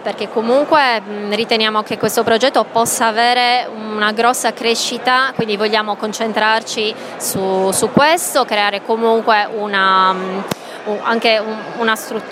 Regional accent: Cagliari, Sardinia, Italy; Penso così, perché da cagliaritana ho scoperto

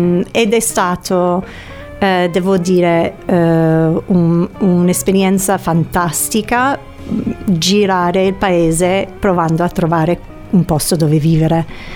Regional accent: San Diego, California, United States; Italian is a second language; moved away as an adult; also born or lived in New York; now in Italy; allora io appunto vengo da San Diego, dove sono cresciuta, però ho passato la maggior parte della mia vita pre-Italia e pre-Sardegna a New York

